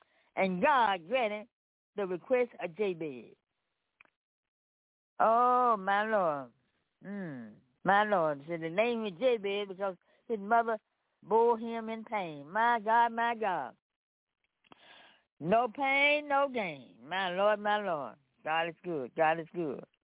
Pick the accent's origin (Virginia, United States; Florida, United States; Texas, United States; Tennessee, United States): Tennessee, United States; Memphis; I'm from Memphis, Tennessee.